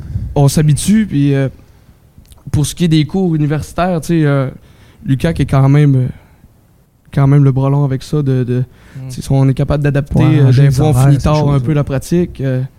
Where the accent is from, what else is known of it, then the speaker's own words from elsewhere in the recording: Saint-Félicien, Quebec, Canada; Je viens de Saint-Félicien.